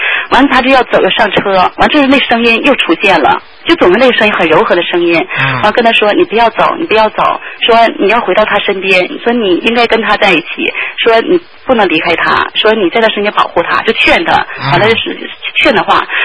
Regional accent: Heilongjiang, China; 我是中国的，而且我是中国黑龙江的。

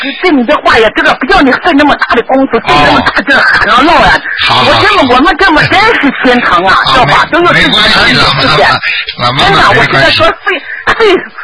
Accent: China; 因为我是中国的哈。

